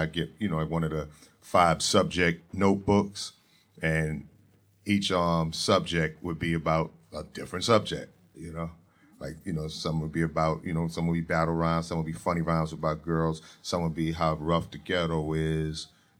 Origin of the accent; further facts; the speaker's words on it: Brooklyn, New York, United States; I'm from Brooklyn, yeah.